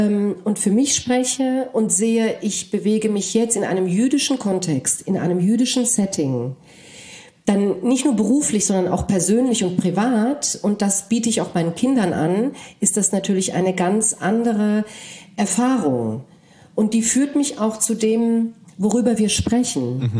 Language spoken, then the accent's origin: German; Frankfurt, Hesse, Germany; ich komme aus Frankfurt, ja, ich lebe in Deutschland, ja, ich bin eine osteuropäische Jüdin.